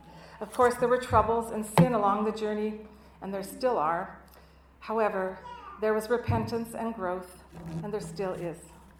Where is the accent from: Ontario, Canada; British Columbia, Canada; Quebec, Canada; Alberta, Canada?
Alberta, Canada; I'm originally from Alberta, Canada. I was raised by very kind, cheerful parents, but they were not Christians. I came to the U of I in 1979 on a track scholarship